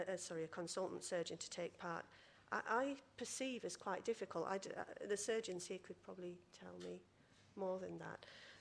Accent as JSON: {"language": "English", "region": "Yorkshire and the Humber", "country": "United Kingdom", "said": "I'm from Yorkshire"}